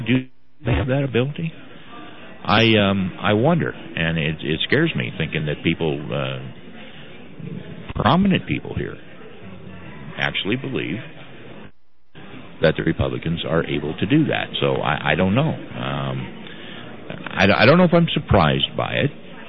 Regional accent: Florida, United States; I hope Florida, my home state, puts his campaign to sleep.

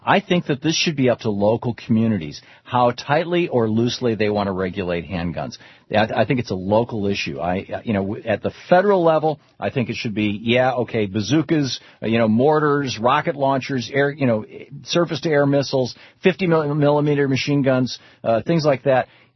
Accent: Michigan, United States; also born or lived in Detroit; I grew up in Michigan.

